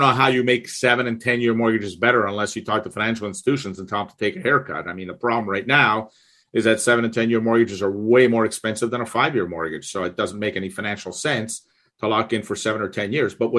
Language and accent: English; Canada; as a Canadian